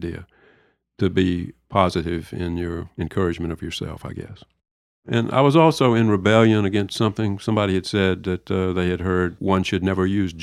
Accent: Deep South, United States; accent: Southern; blessing and a curse in a certain way to have a regional dialect or accent, which I have some of since I grew up in the Deep South.

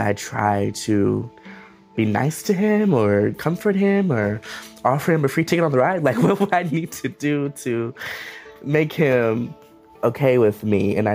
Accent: Minneapolis, Minnesota, United States; I am from Minneapolis, Minnesota, and I am 18 years old, and I am an actor, director, and a college student.

